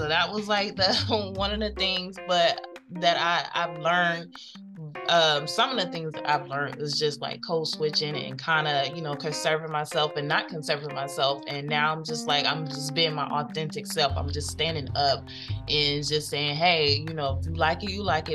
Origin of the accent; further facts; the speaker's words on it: Atlanta, Georgia, United States; I'm from Atlanta. I'm loud.